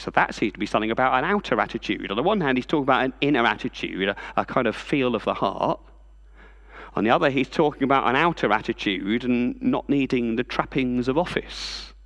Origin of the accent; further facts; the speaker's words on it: United Kingdom; if you combine being Christian with being British, well, then we never stop apologising.